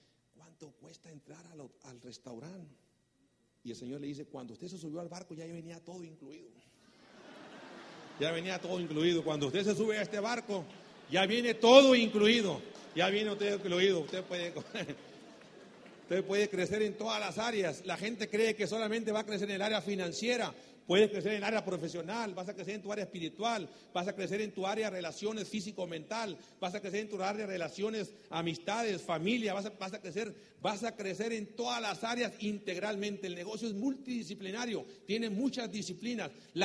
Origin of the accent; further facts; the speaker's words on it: Sonora, Mexico; Yo vengo de Sonora. Sonora, para si no sabes, México, está en el norte del país, a un ladito de Arizona. Sonora es la sucursal del infierno.